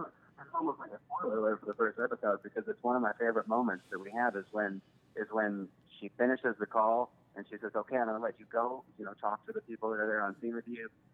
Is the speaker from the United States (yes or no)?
yes; Louisville, Kentucky, United States; There's a big nursing school specifically in the neighborhood that I grew up in Louisville, Kentucky